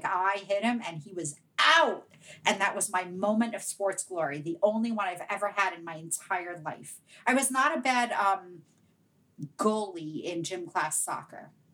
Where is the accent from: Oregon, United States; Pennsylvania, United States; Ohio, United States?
Pennsylvania, United States; Pittsburgh; So I was a child growing up in Pittsburgh in the 70s.